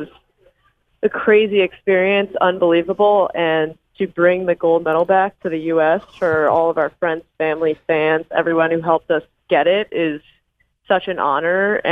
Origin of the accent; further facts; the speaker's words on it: Maryland, United States; with our gold medals in Maryland, in my hometown, almost pretty much, was just amazing.